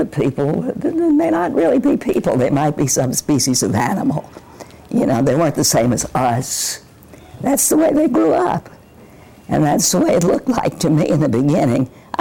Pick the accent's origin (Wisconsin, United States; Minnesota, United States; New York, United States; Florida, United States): Florida, United States; Miami; also born or lived in Baltimore; I was born in Baltimore, but I've lived in Miami so long that I was brought down here. I was really little. I don't remember anywhere else.